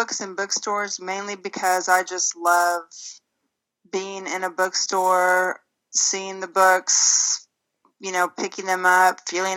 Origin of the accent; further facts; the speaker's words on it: California, United States; also born or lived in Missouri; Well, I was born and raised mostly in California, and then Missouri, but I'm military, so I've been all around the country.